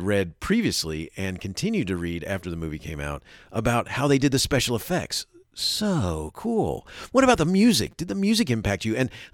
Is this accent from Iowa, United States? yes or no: no; Florida, United States; I grew up in Florida, and they were down to visit.